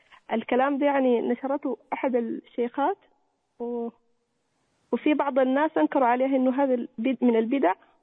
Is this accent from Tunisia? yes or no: no; Sudan; عندنا في السودان من عادات الزواج العروس تلبس الجدلة